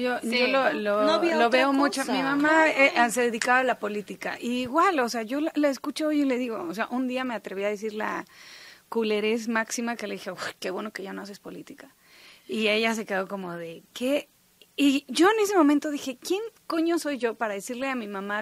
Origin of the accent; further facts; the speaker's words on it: Mexico; somos mexicanas, crecimos en el catolicismo